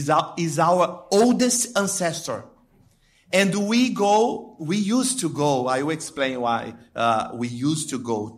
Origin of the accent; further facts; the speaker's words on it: Brazil; Well, I am from Brazil. I'm from an indigenous tribe called Krenak.